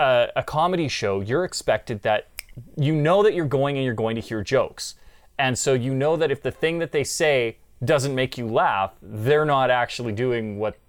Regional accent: Canada; I'm Canadian

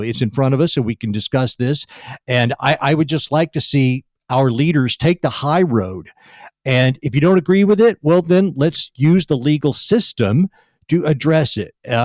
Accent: Texas, United States; I believe she's coming to us from Texas, my home state.

